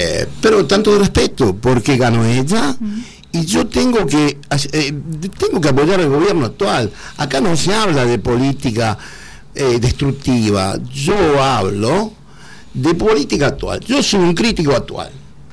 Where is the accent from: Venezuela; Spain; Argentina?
Argentina; soy argentino y más argentino que ustedes